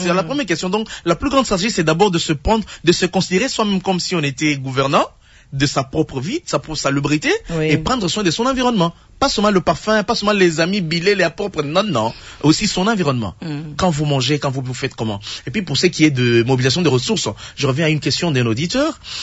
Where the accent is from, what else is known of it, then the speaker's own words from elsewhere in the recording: Kongolo, Tanganyika, DR Congo; Quand vous allez à Congolo, chez nous, en Mboulula, on mange l'encola.